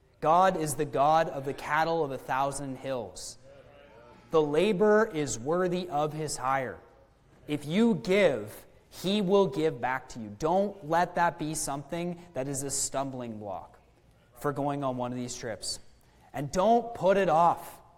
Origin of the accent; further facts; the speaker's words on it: Canada; because I'm from Canada and I speak a little bit of French.